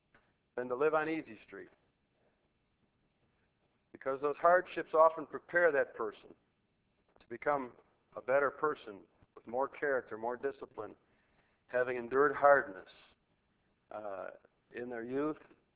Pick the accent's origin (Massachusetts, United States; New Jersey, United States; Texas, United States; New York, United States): New York, United States; Orchard Park; Because I grew up in Orchard Park.